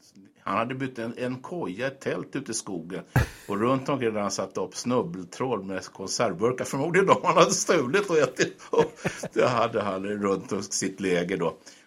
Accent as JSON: {"language": "Swedish", "town": "Segeltorp", "region": "Stockholm County", "country": "Sweden", "tie": "born or raised there", "also_born_or_lived": "Stora Essingen", "said": "Jag är egentligen född på Stora Essingen, men jag har vuxit upp i Segeltorp från 5 års ålder. Och Gökvägen 6 av alla adresser."}